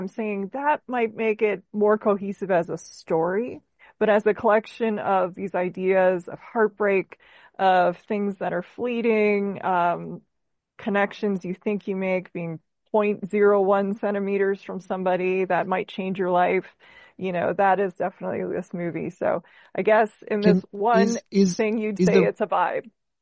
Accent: Minneapolis, Minnesota, United States; also born or lived in Phoenix; I'm from Minneapolis, which had a huge Asian population. We used to trade videotapes in our high school.

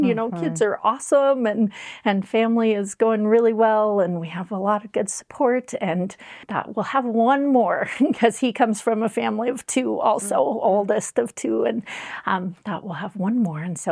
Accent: Ennis, Montana, United States; Well, I grew up in Ennis, Montana, which is a lovely place to grow up. I was a public school child, and my parents were both working parents.

